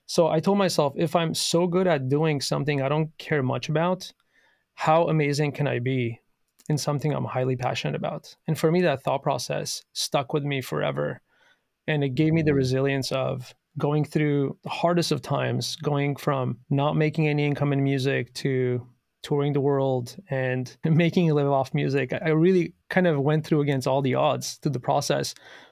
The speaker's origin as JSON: {"language": "English", "country": "Canada", "tie": "born there", "said": "I was born in Canada"}